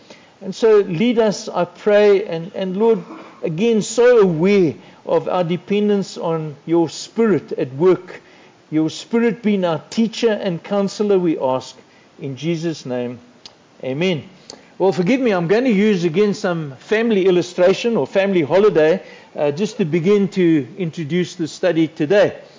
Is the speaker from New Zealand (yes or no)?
no; Johannesburg, Gauteng, South Africa; I come from Johannesburg, so I know the place.